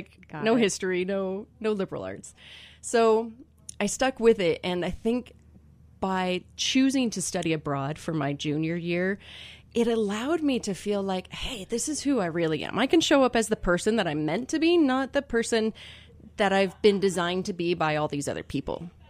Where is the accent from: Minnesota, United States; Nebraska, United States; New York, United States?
Nebraska, United States; Grand Island; So I was born and raised in Grand Island, Nebraska, like the center of the country.